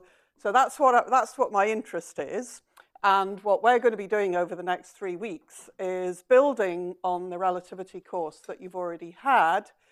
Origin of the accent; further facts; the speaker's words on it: Durham, North East England, United Kingdom; I'm from Durham in England